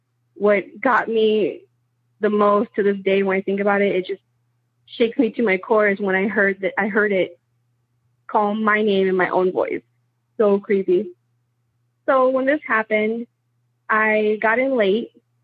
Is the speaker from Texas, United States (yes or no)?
yes; Texas, United States; also born or lived in California; So I'm from South Texas.